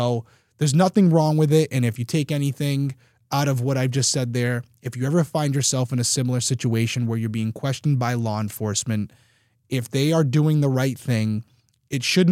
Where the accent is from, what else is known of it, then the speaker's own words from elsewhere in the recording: Rhode Island, United States; Growing up in Rhode Island, I do know of people that I have encountered who have some dark connections.